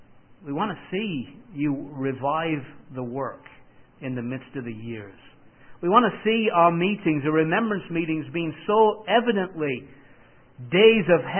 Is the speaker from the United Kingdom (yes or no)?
yes; England, United Kingdom; I come from England. We don't have many deer, so.